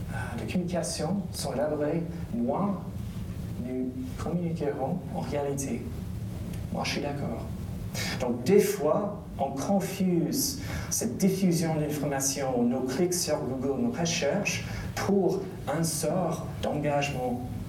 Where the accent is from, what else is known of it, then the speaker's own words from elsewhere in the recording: United States; surtout avec les élections chez moi aux États-Unis